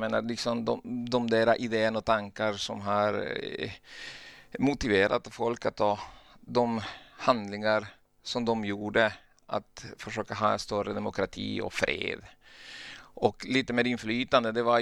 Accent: Honduras; Jag kommer ursprungligen från Honduras.

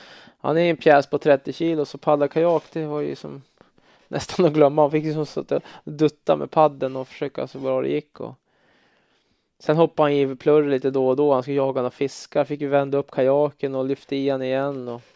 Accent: Sweden; jag menar som svensk, jag menar, man kan ju inte bara ta en hund på gatan och adoptera den.

